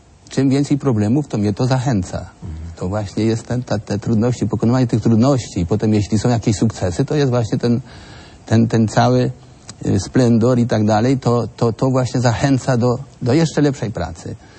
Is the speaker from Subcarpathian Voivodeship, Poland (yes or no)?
yes; Sokołów Małopolski, Subcarpathian Voivodeship, Poland; jesteśmy z tej samej gminy Sokołów Małopolski